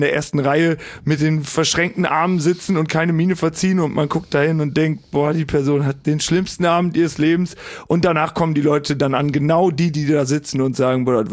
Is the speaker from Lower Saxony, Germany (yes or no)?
yes; Osnabrück, Lower Saxony, Germany; Also ich komme aus Osnabrück oder aus dem Süden von Osnabrück, aus einem kleinen Käffchen.